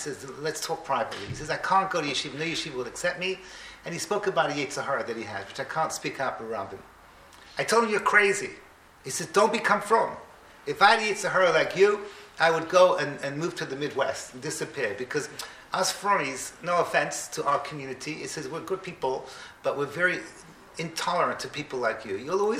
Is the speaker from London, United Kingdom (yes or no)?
yes; London, United Kingdom; I remember when we grew up here in London